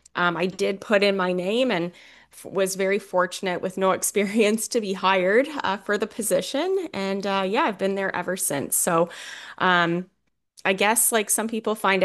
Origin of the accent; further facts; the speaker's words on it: Minto, Ontario, Canada; moved away as an adult; I am originally from Minto. I was born and raised here, went away like many youth do that live in rural communities, going to get out of the small town